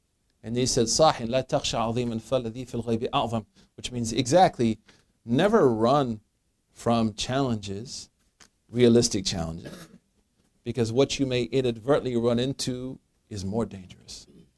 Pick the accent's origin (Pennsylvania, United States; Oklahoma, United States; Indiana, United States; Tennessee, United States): Oklahoma, United States; I'm from Oklahoma. When I was little, I remember one of my first memories is my father carrying me in the tornado to a cellar.